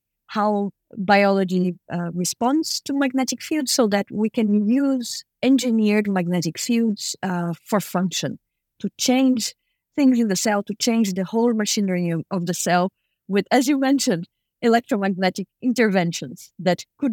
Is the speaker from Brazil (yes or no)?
yes; Brazil; English is a second language; You and I, we share Latin American origins. I am from Brazil.